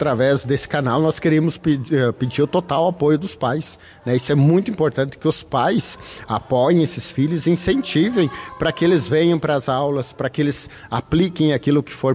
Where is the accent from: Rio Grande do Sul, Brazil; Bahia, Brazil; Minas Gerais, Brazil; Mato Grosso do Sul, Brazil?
Rio Grande do Sul, Brazil; Barracão; eu venho do município de Barracão, venho de uma família de pequenos agricultores, morava na barranca do Rio Uruguai